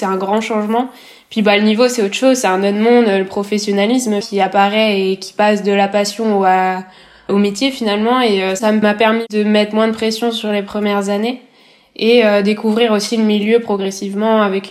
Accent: Guerlesquin, Brittany, France; Je suis originaire de Gare-Lesquin dans le Finistère et j'ai 21 ans.

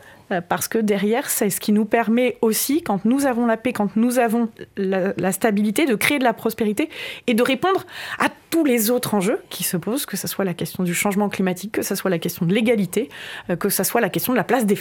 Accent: France; en tant que Français, que nous vivons en paix

